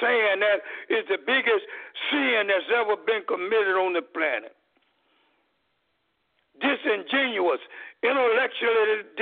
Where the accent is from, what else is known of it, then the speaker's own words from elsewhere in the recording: Columbus, Georgia, United States; I'm from the South, but not the rural South. I grew up in a semi-urban area. And let me say that in my community, it's called Winnon in Columbus, Georgia, a deep, sure enough hood.